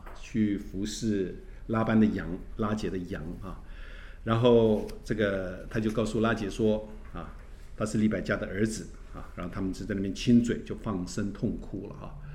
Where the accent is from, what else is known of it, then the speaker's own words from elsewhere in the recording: China; 我们中国人喜欢眼睛大还喜欢眼睛小？